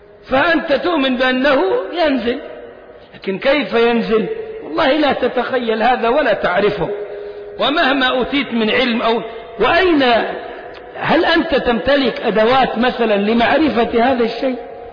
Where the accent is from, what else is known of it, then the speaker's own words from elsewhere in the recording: Egypt; نحن هنا أبناء مصر، وإحنا أبناء مصر مش ضيوف عليها